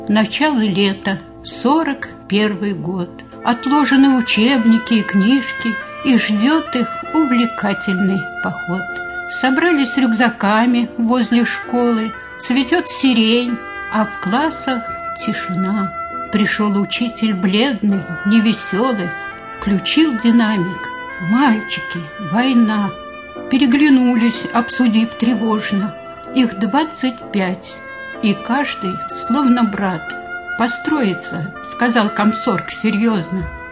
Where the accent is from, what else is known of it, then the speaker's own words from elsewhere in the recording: Ilyinka, Moscow Oblast, Russia; Родилась я в Москве, но вскоре мои родители получили комнату в Ильинке, поэтому мы жили до войны в Ильинке.